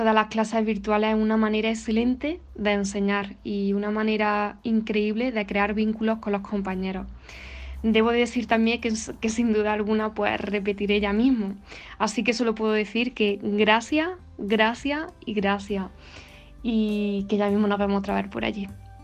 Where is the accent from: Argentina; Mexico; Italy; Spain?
Spain; Baena, Andalusia; soy de Baena